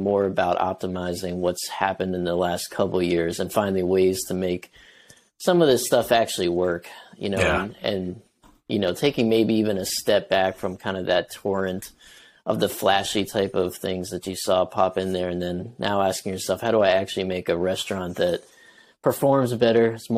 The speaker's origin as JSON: {"language": "English", "region": "New York", "country": "United States", "tie": "born or raised there", "said": "Yeah, or from somewhere that wasn't New York. But even now, I mean, I think I just don't sound like I'm from anywhere."}